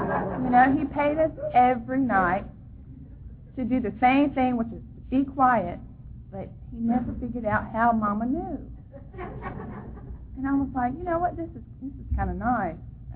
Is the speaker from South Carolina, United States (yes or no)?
yes; Sumter, South Carolina, United States; I'm from Sumter.